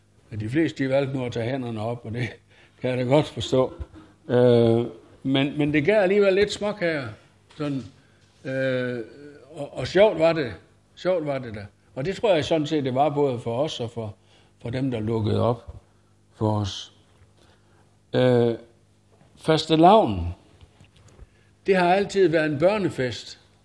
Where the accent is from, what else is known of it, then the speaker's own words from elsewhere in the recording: Ejsing, Central Denmark Region, Denmark; also born or lived in Sevel; Der, hvor jeg er vokset op, ikke så langt herfra, i Ejsing og i Sevel, der var der ikke sådan mange rige mennesker.